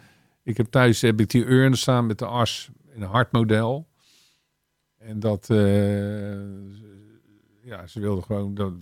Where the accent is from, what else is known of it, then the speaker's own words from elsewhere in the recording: Rotterdam, South Holland, Netherlands; born there; En ik ben in Spangen geboren.